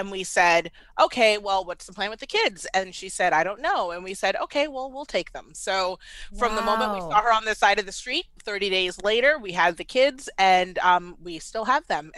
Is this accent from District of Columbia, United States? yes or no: yes; Washington, District of Columbia, United States; also born or lived in Baltimore; now in Atlanta, United States; I am. So like, I was born and raised in D.C. Went okay. to Hopkins, and like, you know, my husband's